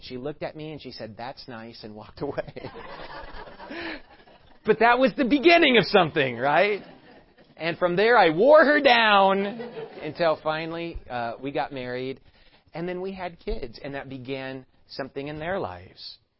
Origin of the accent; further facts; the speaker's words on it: California, United States; We come from Southern California and move all the way across the country